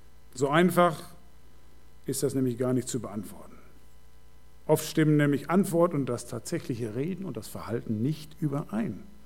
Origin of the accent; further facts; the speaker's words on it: Germany; Das ist Deutschland. Ich bin Deutscher.